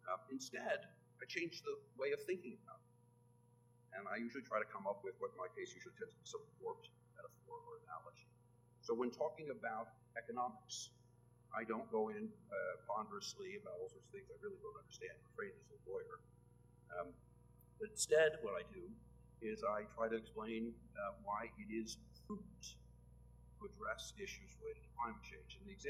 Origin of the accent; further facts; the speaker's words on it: Massachusetts, United States; I'm a Republican from Massachusetts.